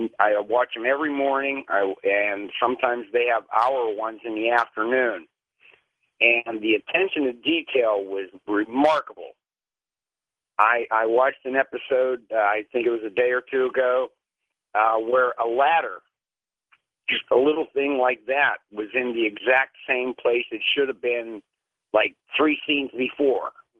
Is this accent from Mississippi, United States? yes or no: no; Pittsburgh, Pennsylvania, United States; moved away as an adult; now in Binghamton, United States; I grew up in Pittsburgh, and I moved to Binghamton about a year and a half ago, and I bought a television last summer.